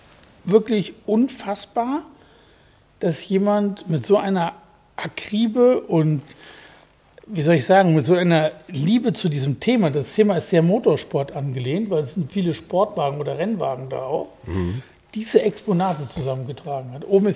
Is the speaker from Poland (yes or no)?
no; North Rhine-Westphalia, Germany; ich bin im Siegerland aufgewachsen